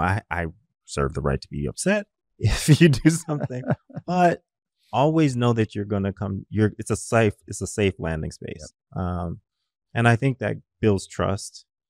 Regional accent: the South, United States; The reason that I say that is I grew up in the South.

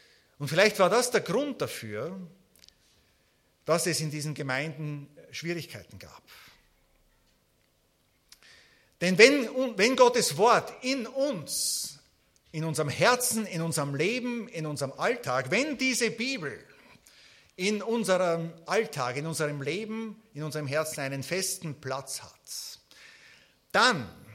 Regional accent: Austria; Ich bin aus Österreich, ihr müsst mit mir etwas Nachsicht haben.

